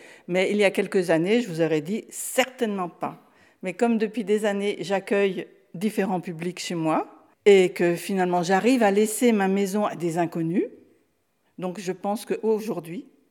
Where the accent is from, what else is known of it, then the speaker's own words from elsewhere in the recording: Bordeaux, Nouvelle-Aquitaine, France; Non, je suis de Bordeaux, mais vraiment à l'ouest.